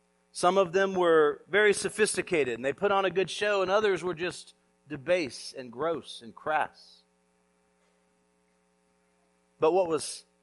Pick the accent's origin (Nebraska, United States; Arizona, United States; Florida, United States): Florida, United States; Orlando; I was born and raised in Florida, born and raised here in Orlando